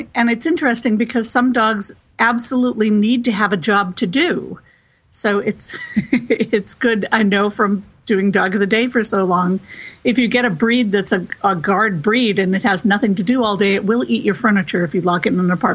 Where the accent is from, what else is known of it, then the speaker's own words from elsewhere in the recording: Massachusetts, United States; I grew up in South Central Massachusetts, so right close to the Rhode Island border